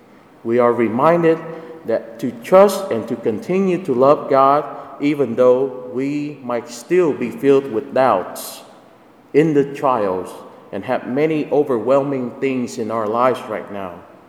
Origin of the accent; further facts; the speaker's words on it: Vietnam; English is a second language; moved away; I finally understand the lives of the priests that I used to know when I was growing up in Vietnam